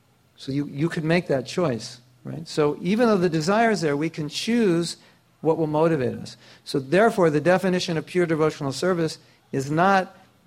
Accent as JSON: {"language": "English", "country": "United States", "tie": "born or raised there", "said": "So Shastibar and I were 19 and 17. We grew up in America. You know what America's like. We grew up in the 60s."}